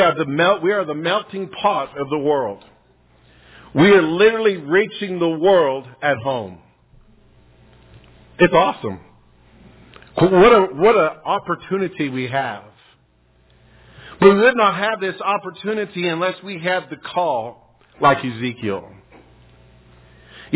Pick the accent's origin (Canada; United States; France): Canada; Calgary, Alberta; accent: southern drawl; I really am Canadian. Even though this tongue has a southern drawl to it, I am Canadian. I was born and raised right in Calgary.